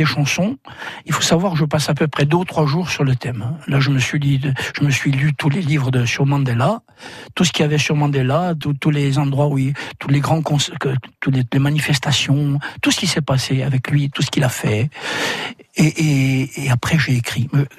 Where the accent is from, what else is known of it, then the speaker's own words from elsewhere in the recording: Corsica, France; first language Corsican; French is a second language; moved away as an adult; On parlait corse, moi c'était ma langue maternelle, mais on ne parlait jamais de pas, on ne parlait jamais d'histoire. Je suis arrivé à 18 ans, quand j'étais à Nice, faire mes études d'histoire géo